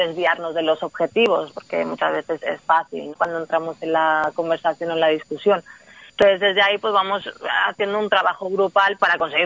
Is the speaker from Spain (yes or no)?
yes; Valencia, Valencian Community, Spain; Luego también hay gente que venimos de Valencia